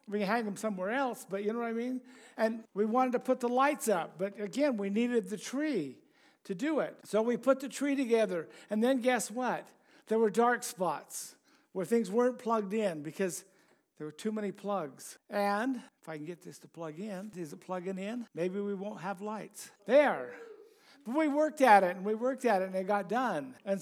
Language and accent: English; Wilson Lane, Utah, United States; I did. I grew up in Wilson Lane, just outside of Ogden.